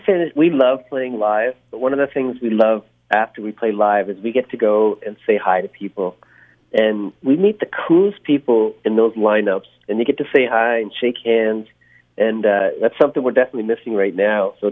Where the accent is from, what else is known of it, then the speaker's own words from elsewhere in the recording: Ontario, Canada; And I grew up in Ontario, and so very well versed in cottage country and cottage life.